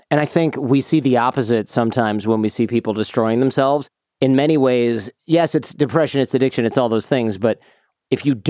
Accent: Michigan, United States; the only businesses that I saw people running back when I grew up in Michigan were restaurants and dry cleaning stuff.

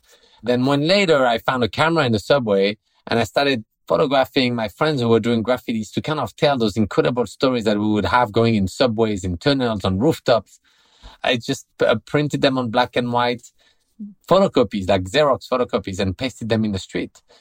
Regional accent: France; English is a second language; I'm an artist from France.

